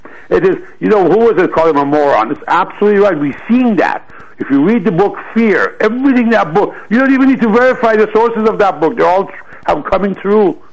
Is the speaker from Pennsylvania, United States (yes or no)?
no; Washington, District of Columbia, United States; I grew up in Washington. My dad was a diplomat. I grew up in 72, 73.